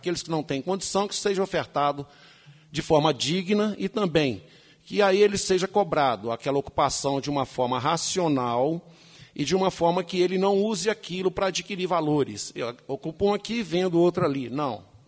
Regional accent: Ouro Preto, Minas Gerais, Brazil; Sou morador de Ouro Preto, nasci em Ouro Preto, tenho meus 53 anos, resido aqui.

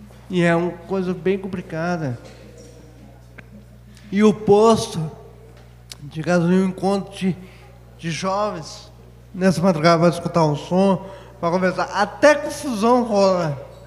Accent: Ouro Preto, Minas Gerais, Brazil; Eu estou fazendo minha parte de cidadão, que eu sou de Ouro Preto.

